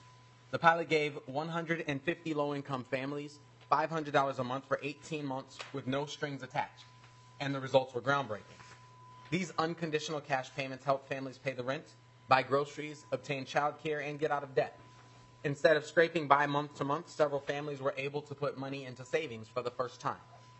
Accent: Minnesota, United States; as a Minnesotan who is used to poverty and hunger in our communities

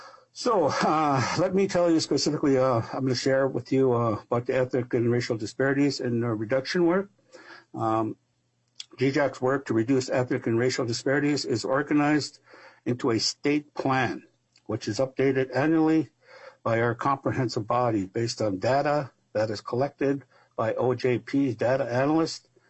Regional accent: Leech Lake, Minnesota, United States; I am Anishinaabe Ojibwe from Leech Lake Nation, so I just say bonjour, greetings, relatives and friends.

